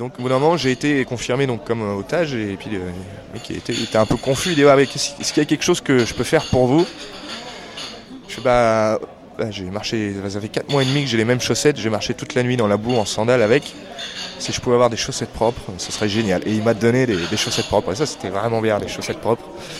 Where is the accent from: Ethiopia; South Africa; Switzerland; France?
France; je suis français